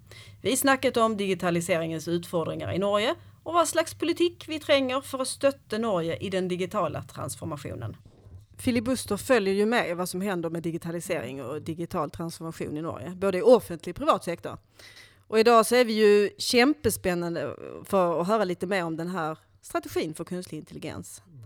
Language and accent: Swedish; Sweden; Som svensk så blir man ju lite inspirerad vad som sker i Sverige